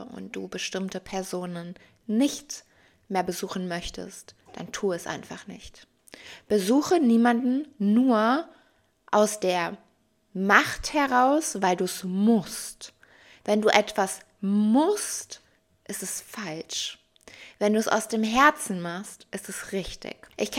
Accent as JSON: {"language": "German", "town": "Athens", "region": "Attica", "country": "Greece", "tie": "born or raised there", "moved": "yes", "said": "ich würde niemals nach Athen ziehen, obwohl ich dort einen großen Teil meiner Kindheit verbracht habe"}